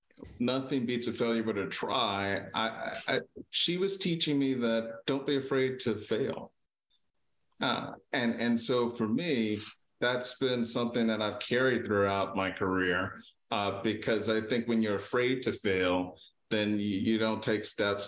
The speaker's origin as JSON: {"language": "English", "town": "Opelousas", "region": "Louisiana", "country": "United States", "said": "I am from Opelousas, Louisiana, and I'm the one and only."}